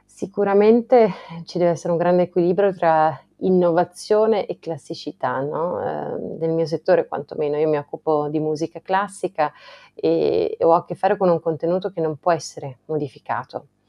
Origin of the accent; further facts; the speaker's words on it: Tuscany, Italy; il rapporto con la mia terra è estremamente forte, lo è anche dal punto di vista musicale, dato che è una terra che ha dato i natali a grandissimi compositori, quali Puccini, Mascagni, Catalani, Boccherini, Luporini.